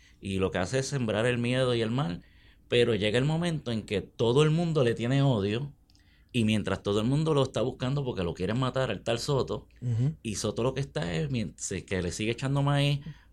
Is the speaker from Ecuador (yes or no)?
no; Puerto Rico; la mayoría de los actores que participan aquí pues somos boricuas.